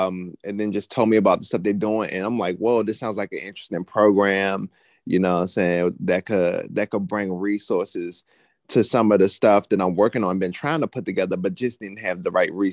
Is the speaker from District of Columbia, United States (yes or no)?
yes; Washington, District of Columbia, United States; I'm from Washington, D.C., Washingtonian from the Southeast